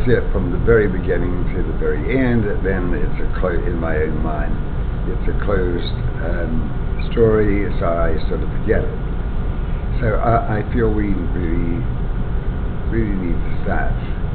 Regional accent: Lower Hutt, Wellington, New Zealand; I was born in New Zealand mm-hmm. and educated in New Zealand in the city of Lower Hutt, which is a suburb of the capital city of Wellington.

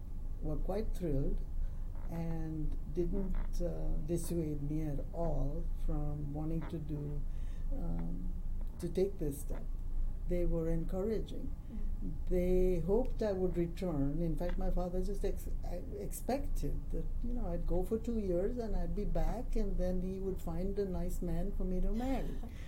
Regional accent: India; moved away; We didn't have television growing up in India.

